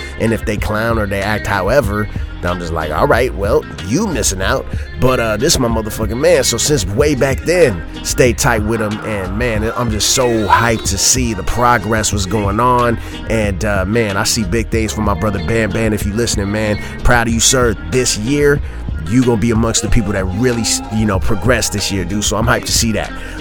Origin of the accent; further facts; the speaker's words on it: Gardena, California, United States; now in San Diego, United States; You know, I'm from Gardena, Los Angeles. You know what I mean? Just south of LA. And started coming out to Dago early on